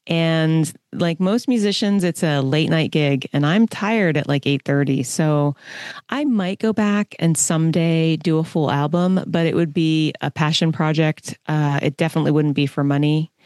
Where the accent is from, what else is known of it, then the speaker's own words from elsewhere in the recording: East Coast, United States; I was raised on the East Coast. So it's very, very far away.